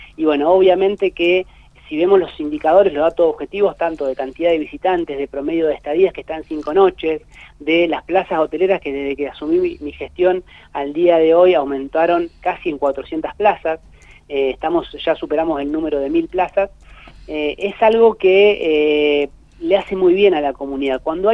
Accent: Trevelin, Chubut, Argentina; Somos de Trevelin, somos trevelinenses, estamos viendo el lugar más lindo del mundo.

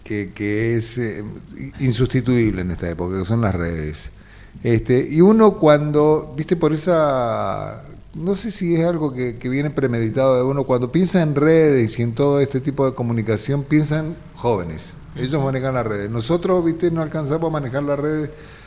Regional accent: Mendoza, Argentina; Como mendocino nos sentimos orgullosos de tenerte

